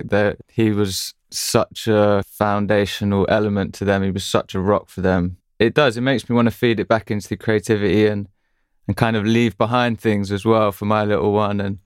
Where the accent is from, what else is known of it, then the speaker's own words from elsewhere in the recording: London, United Kingdom; I think as a young male growing up in London as well, like you have to kind of keep your wits about you